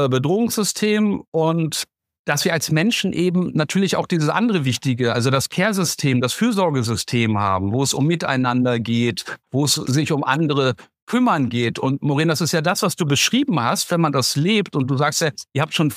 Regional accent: Rösrath, North Rhine-Westphalia, Germany; ich bin in Rösrath groß geworden

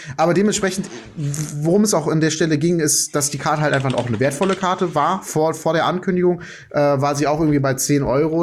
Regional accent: United States; Ist natürlich super gut als Amerikaner, weil dann kommen keine Steuern drauf.

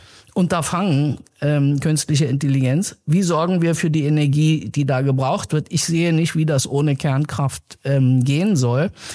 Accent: Iran; Aber ich bin Iranerin.

